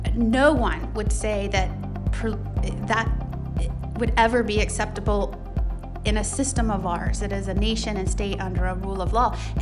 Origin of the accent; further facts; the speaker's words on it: Plant City, Florida, United States; I grew up in Plant City, Florida, which is a small town outside Tampa. I was raised there, publicly educated.